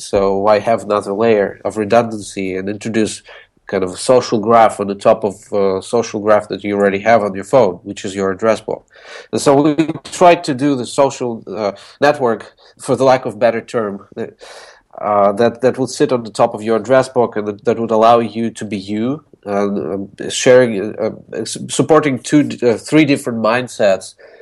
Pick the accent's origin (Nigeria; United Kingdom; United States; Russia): Russia; English is a second language; I'm originally from Russia.